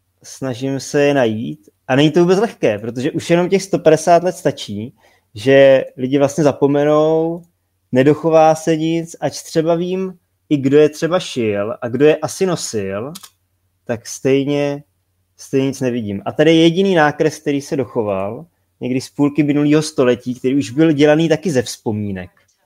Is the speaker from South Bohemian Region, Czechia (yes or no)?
no; Slavkov u Brna, South Moravian Region, Czechia; U nás, já jsem ze Slavkova u Brna a vedle je taková maličká dědinka Němčany